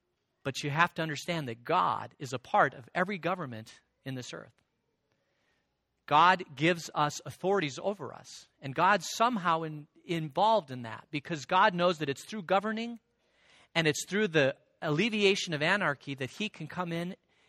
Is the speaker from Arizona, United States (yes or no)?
yes; Phoenix, Arizona, United States; I remember when I was growing up in Phoenix, on the front page of the Arizona Republic